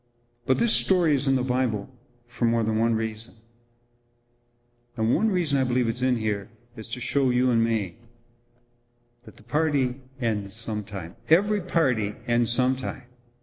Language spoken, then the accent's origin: English; Canada; I knew all my life, probably, now I grew up in Canada